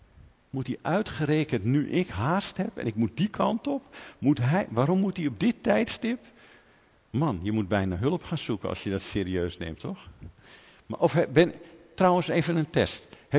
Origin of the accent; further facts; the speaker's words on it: Netherlands; Ik ben een Nederlander, dus ik stoot me, als ik een slechte dag heb, aan een hele hoop dingen.